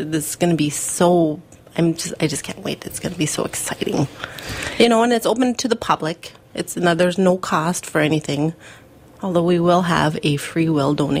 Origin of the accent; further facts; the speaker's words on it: United States; as you know, well, I'm Native American, and my kids go to school at Grand Rapids.